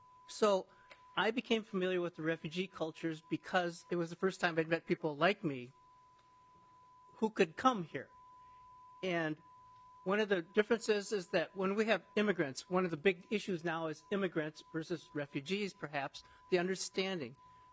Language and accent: English; St. Paul, Minnesota, United States; And I grew up in St. Paul, and my father was a PhD chemical engineer for 3M.